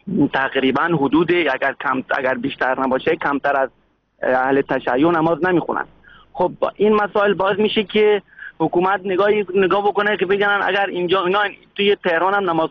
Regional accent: Iran; ما خودمون ایرانی هستیم

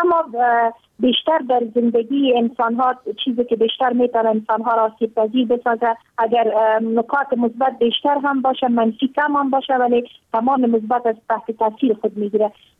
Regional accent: Afghanistan; ما افغان نیستیم، مهاجر آمدیم از کشور هند. درست ارتباطات مذهبی داریم ولی هیچگاه ما هندی نبودیم، ما افغان هستیم.

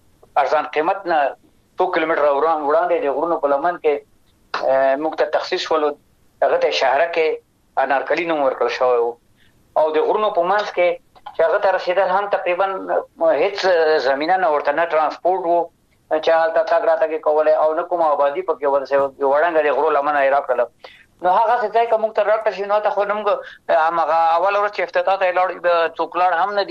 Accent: Afghanistan; زه افغان یم د افغانستان یم

